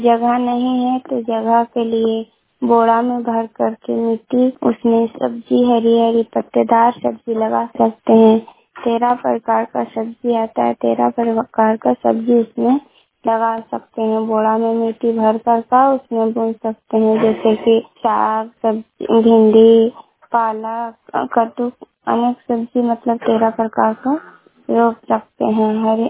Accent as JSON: {"language": "Hindi", "town": "Ranipur", "region": "Bihar", "country": "India", "said": "मैं रानीपुर का रहने वाली हूँ, पचड़ा पंचायत का हिसुआ प्रखंड का।"}